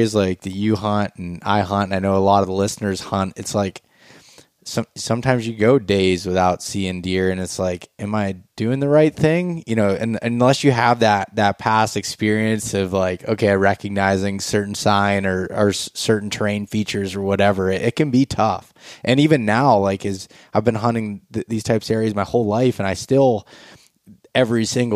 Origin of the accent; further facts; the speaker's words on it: Pennsylvania, United States; but I would agree with it just from growing up in Pennsylvania and seeing where I never saw the time frame where there was a ton of deer